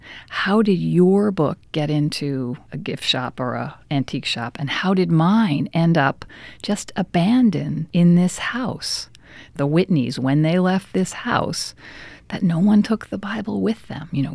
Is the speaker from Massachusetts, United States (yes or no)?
yes; Boston, Massachusetts, United States; And even when I was a child growing up in Boston, I would go to Salem, Sturbridge Village, Plymouth Plantation